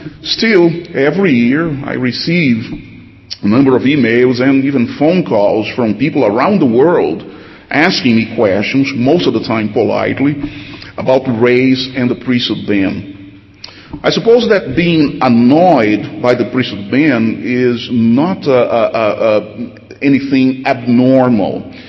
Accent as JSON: {"language": "English", "country": "Brazil", "lives_now": "United States", "said": "And notice, I'm from Brazil. I'm talking about my experiences in Brazil also, not just in the United States in the last 16 years."}